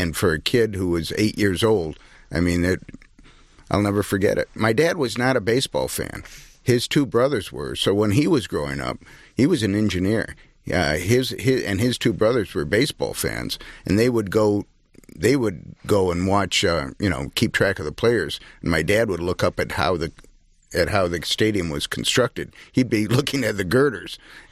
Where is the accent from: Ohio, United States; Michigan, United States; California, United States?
Michigan, United States; Grosse Pointe; Well, I grew up in Grosse Pointe.